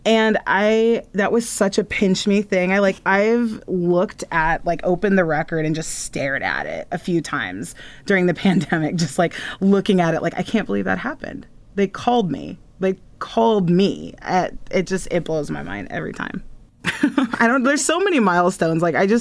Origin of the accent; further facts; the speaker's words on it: Tulsa, Oklahoma, United States; born there; You know, like I was born in Tulsa.